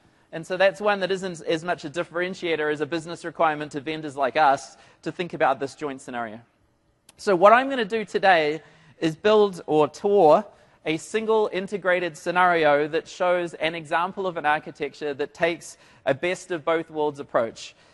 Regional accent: New Zealand; So I'm from New Zealand. Hopefully you can catch up with the accent. So rugby's a big deal in New Zealand.

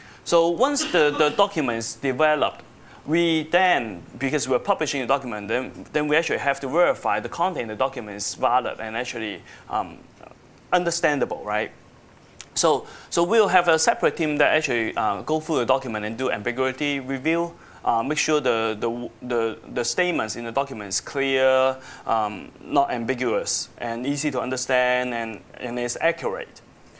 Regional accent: Hong Kong; born there; So I was born in Hong Kong, so you may find me, you know, speaking funny, but I usually blame it on the British, and I use like words like aluminium, aeroplane, stuff like

